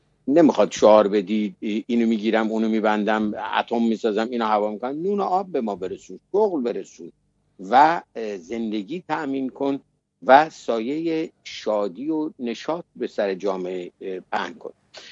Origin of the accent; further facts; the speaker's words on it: Iran; ما ایرانی هستیم